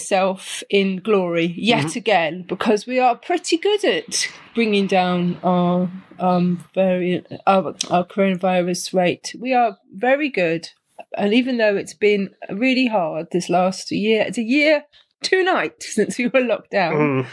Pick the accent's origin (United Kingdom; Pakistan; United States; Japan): United Kingdom; moved away; What with us being British passport holders.